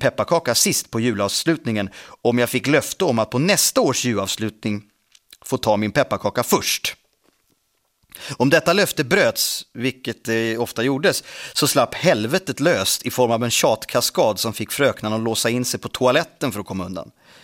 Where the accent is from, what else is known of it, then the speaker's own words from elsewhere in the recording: Lidingö, Stockholm County, Sweden; under min uppväxt på Lidingö.